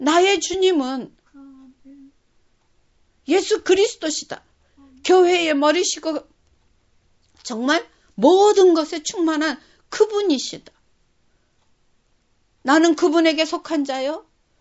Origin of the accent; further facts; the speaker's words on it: South Korea; 제가 한국 사람이니까